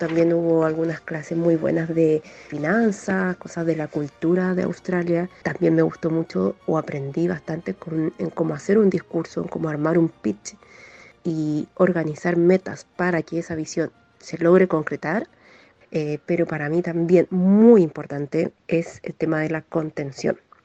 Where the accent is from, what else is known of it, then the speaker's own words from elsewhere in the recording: Chile; moved away as an adult; soy chilena. Soy nuevita como migrante en este país. No tengo tanto tiempo, o sea, tengo un año y medio.